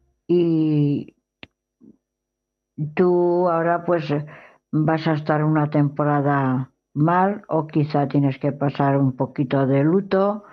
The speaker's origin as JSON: {"language": "Spanish", "region": "Valencian Community", "country": "Spain", "said": "Sabéis que estamos todos los valencianos muy tristes"}